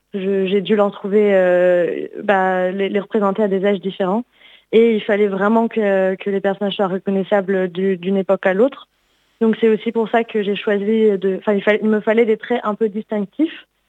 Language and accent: French; Brittany, France; moi je suis bretonne d'origine